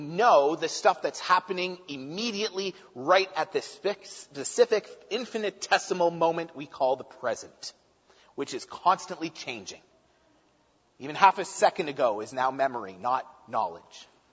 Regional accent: Hamilton, Ontario, Canada; moved away as an adult; also born or lived in Edmonton / Saskatchewan; I was born and raised in Hamilton, and then at 19, I moved out to Edmonton, where I was trained in electrical, and then I moved to Briarcrest in Saskatchewan

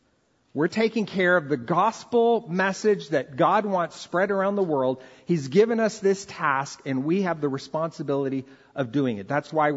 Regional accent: Brazil; English is a second language; when I grew up in Brazil, we saw this all the time.

